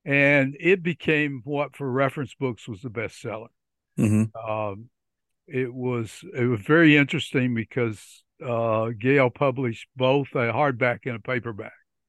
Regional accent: Alabama, United States; I grew up in Alabama, went to Birmingham Southern College, where I got my degree in geology, and then went off to seminary.

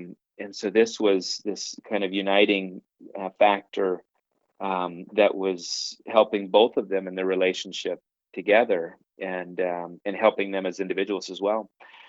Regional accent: Minneapolis, Minnesota, United States; Yeah, born and raised in the Minneapolis, or I was born in Minneapolis and raised in the Minneapolis metro area.

